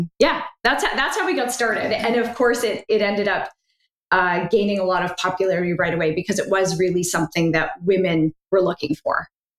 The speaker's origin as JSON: {"language": "English", "country": "Canada", "said": "I then decided to move back to Canada. I'm originally from Canada, and went back to school."}